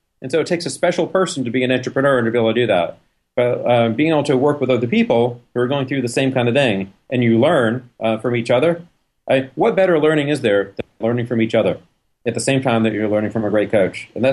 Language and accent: English; Boston, Massachusetts, United States; Well, Rick, I grew up in Boston, and Boston's a great sports town.